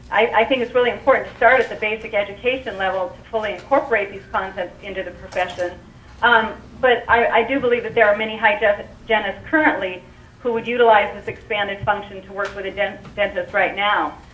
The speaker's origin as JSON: {"language": "English", "town": "Chugiak", "region": "Alaska", "country": "United States", "said": "I'm from Chudiak, Alaska."}